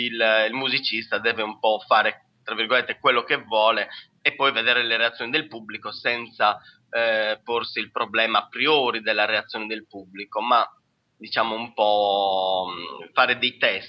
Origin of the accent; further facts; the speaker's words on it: Desulo, Sardinia, Italy; moved away as an adult; now in Bologna, Italy; Mi sono trasferito a Bologna 10-11 anni fa. Io vengo dalla Sardegna, da un piccolo paesino della Sardegna chiamato Desulo, in centro Sardegna, nella Barbagia, diciamo sul Gennargentu, un paesino a 1000 metri, di 3000 persone.